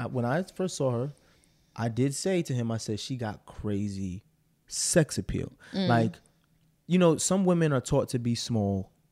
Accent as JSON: {"language": "English", "region": "Arkansas", "country": "United States", "said": "What's up, Mar? And I'm from Arkansas."}